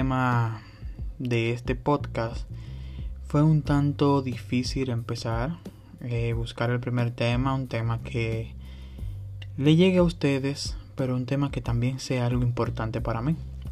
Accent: Dominican Republic; soy de la República Dominicana y he creado este proyecto en un tiempo de pandemia, tiempo de recogimiento

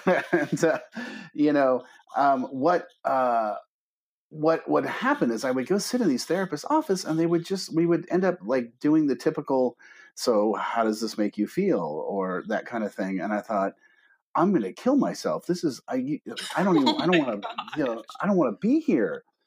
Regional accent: Palo Alto, California, United States; I grew up in Palo Alto, California, in a back when it was a town that nobody had heard of, by the way.

